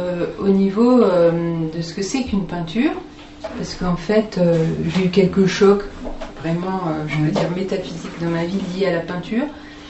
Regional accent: Nancy, Grand Est, France; Je suis originaire de Nancy.

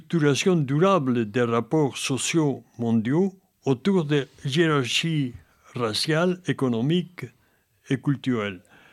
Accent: Peru; moved away as an adult; now in France; Et je suis originaire du sud du Pérou, presque à la frontière avec la Bolivie.

